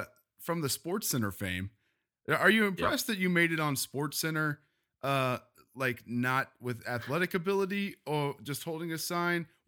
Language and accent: English; Topeka, Kansas, United States; So me too, man. So yeah, us Topeka people don't have a lot to do on Saturdays.